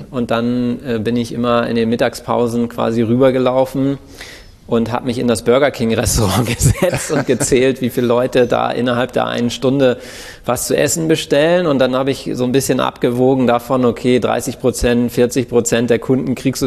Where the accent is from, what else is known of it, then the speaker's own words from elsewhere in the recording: Bremerhaven, Bremen, Germany; now in Hamburg, Germany; Ich komme von der Nordseeküste aus Bremerhaven.